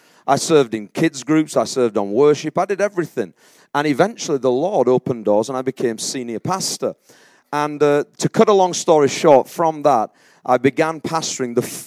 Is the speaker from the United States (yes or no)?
no; Yorkshire and the Humber, United Kingdom; moved away as an adult; I grew up around South Yorkshire. This is some of my stomping ground. In 1997, I left for university. I went down to the city of Cambridge.